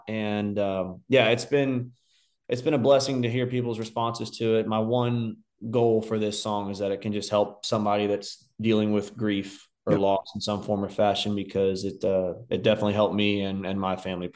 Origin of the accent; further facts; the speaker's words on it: Katy, Texas, United States; I'm from Katy, Texas, a suburb of Houston.